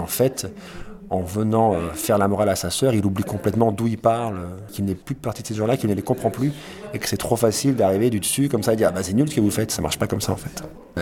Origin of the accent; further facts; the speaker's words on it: Clermont-Ferrand, Auvergne-Rhône-Alpes, France; born there; je suis né du côté de Clermont-Ferrand, d'un père un peu ouvrier portugais et d'une mère gitane, quoi, faisant partie de la communauté des gens du voyage.